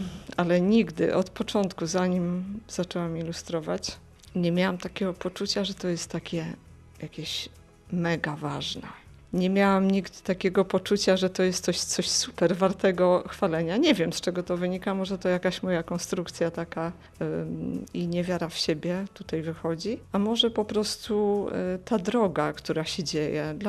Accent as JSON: {"language": "Polish", "region": "Warmian-Masurian Voivodeship", "country": "Poland", "said": "bo jestem z Warmii i cieszę się, że tutaj trafiłam"}